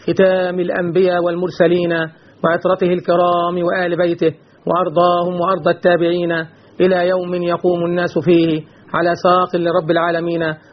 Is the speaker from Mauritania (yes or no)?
no; Egypt; بلدنا مصر